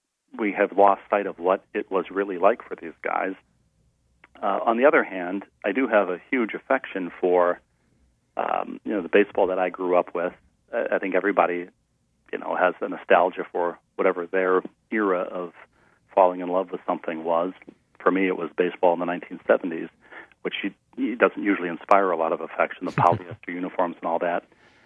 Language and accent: English; Minneapolis, Minnesota, United States; And even though I grew up in Minneapolis, outside of Minneapolis, my mom never sort of left Cincinnati.